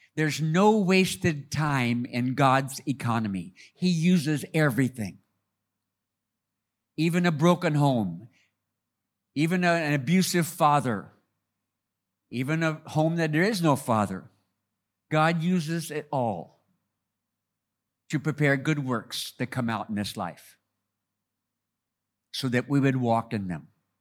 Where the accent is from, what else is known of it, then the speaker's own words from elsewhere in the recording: California, United States; I was born and raised in America. Sorry for that. In California, in a family that had a Christian background.